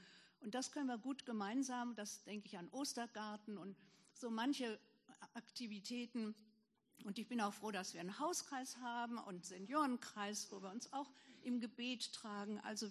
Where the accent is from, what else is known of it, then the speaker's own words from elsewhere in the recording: Germany; so wie Deutschland und wie meine Familie, meine Heimat und mein Zuhause ist